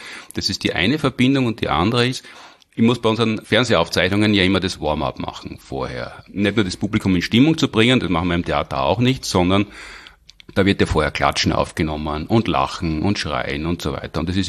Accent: Graz, Styria, Austria; Ich war ja als Grazer Kind nie in der Wiener Urania.

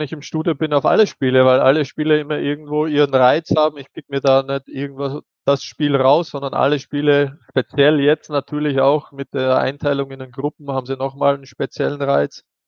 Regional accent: Austria; Ich glaube, eigentlich sind wir Österreicher ja eh ein Stück weit genügsam

